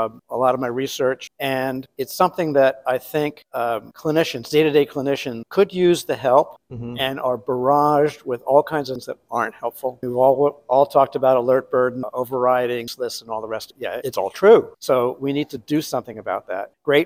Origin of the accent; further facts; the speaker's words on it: New York City, New York, United States; Well, I grew up in New York City, so what can I say?